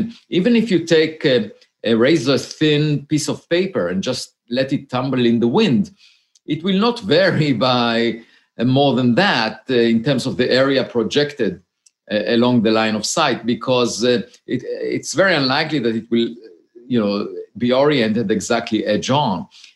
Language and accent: English; Israel; when I got to the age of 18, I grew up in Israel and I had to serve in the military.